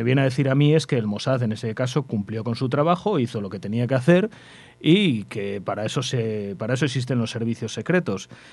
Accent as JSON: {"language": "Spanish", "country": "Spain", "tie": "born there", "said": "Yo me refería a España pues porque me toca un poquito más de cerca, ¿no? Porque es donde vivo y donde he nacido y de donde soy súbdito."}